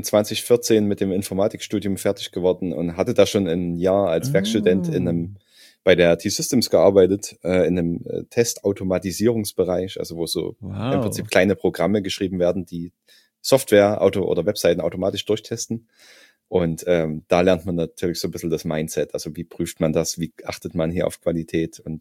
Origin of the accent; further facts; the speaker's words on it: Saxony, Germany; ich komme ja aus Sachsen, da gibt's überhaupt nichts.